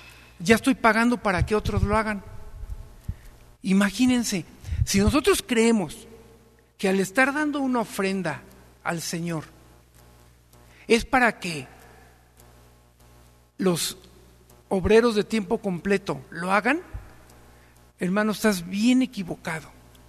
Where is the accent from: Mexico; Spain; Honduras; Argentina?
Mexico; Porque como mexicanos